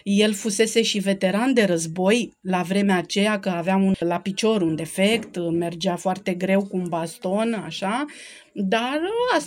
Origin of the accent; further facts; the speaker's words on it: Cobadin, Constanța County, Romania; jet be jet, în Dobrogea, sunt născută, crescută, mai exact în comuna Cobadin, unde am locuit acolo 39 de ani. Și sunt foarte mândră că sunt din zona asta.